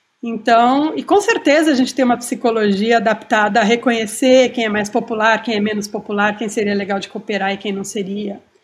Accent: Brazil; moved away as an adult; now in United Kingdom; sou brasileira, fiz a graduação e o mestrado aí, e depois vim fazer o doutorado na Inglaterra

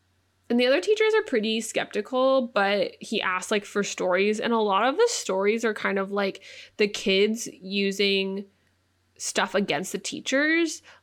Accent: California, United States; Thank God we grew up in California.

